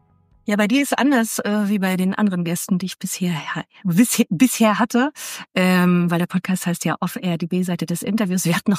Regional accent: Luxembourg; also born or lived in Düsseldorf; Und bin in Luxemburg aufgewachsen

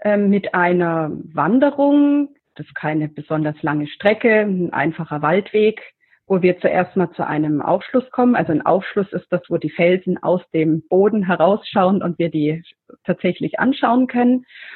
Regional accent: Bavaria, Germany; also ich komme aus Mittelfranken, das zu Bayern gehört.

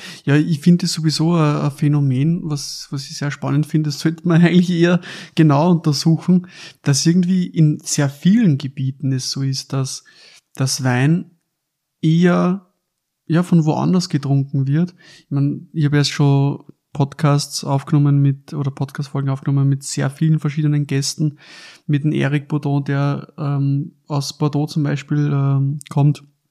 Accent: Austria; Wir als Österreicher

